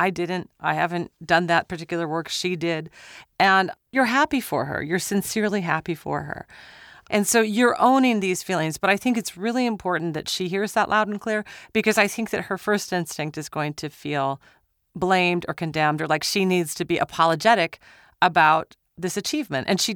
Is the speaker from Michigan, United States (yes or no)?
no; Minnesota, United States; we decided we wanted to apply to this artist residency in Minnesota. I'm from Minnesota.